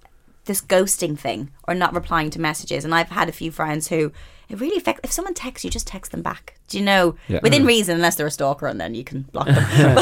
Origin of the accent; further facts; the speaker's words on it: Ireland; I grew up in Catholic Ireland.